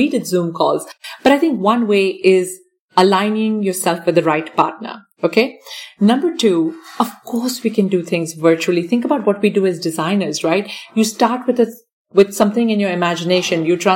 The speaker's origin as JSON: {"language": "English", "region": "Dubai", "country": "United Arab Emirates", "said": "I always consider myself as someone from Dubai. I'm an Indian from Dubai."}